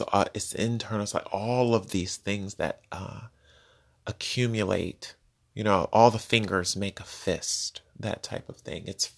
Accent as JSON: {"language": "English", "region": "New York", "country": "United States", "said": "my grandparents who are in their 80s and being a New Yorker with a big, bad, strong immune system"}